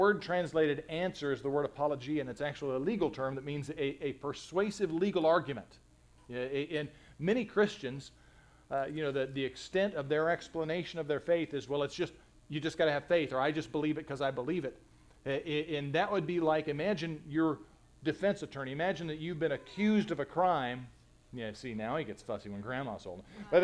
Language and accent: English; Arizona, United States; I grew up in Arizona, and there's a lot of Mormons in Arizona.